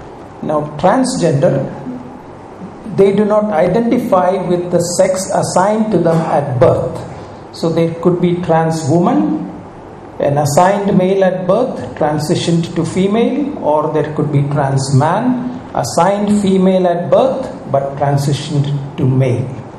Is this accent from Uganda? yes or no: yes; Uganda; born there; a culture where I was born in Uganda in Africa.